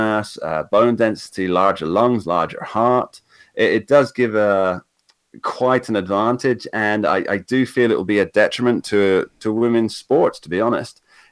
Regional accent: United Kingdom; I am European. I am British. I'm just not part of the European Union.

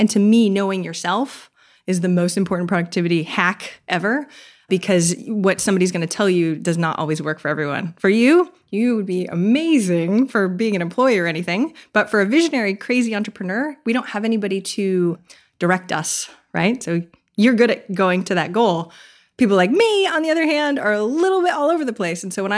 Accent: Maine, United States; Like literally, I'm from Maine. I knew zero millionaires to begin with.

